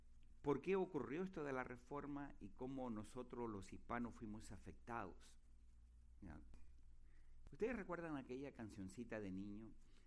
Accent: Peru; yo al venir de Lima, yo nací en la capital, que es diferente a haber nacido en una provincia. Espero que ninguno se ofenda aquí porque soy peruano, no puedo evitarlo, Dios me hizo nacer peruano

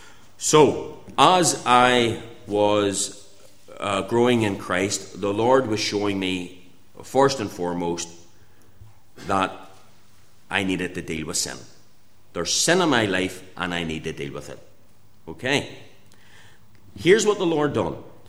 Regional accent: Belfast, Northern Ireland, United Kingdom; because I was born and reared in the Tigers Bay area, and all the friends that I knew lived in the Tigers Bay area

